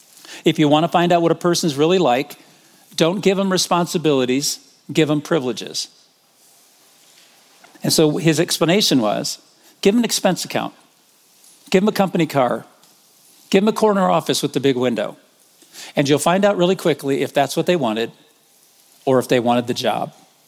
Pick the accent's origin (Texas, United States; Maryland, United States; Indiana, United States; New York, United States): Indiana, United States; South Bend; if you would have told me growing up in South Bend, Indiana, that there's a Next City, Missouri, I would have gone, of course there is